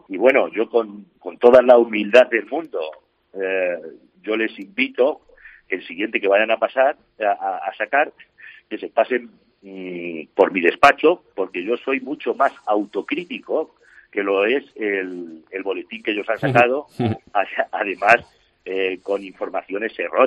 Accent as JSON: {"language": "Spanish", "town": "Membrilla", "region": "Castilla-La Mancha", "country": "Spain", "tie": "born or raised there", "said": "yo tengo que darle una vez más las gracias a mi pueblo, a todo el pueblo de Membrilla"}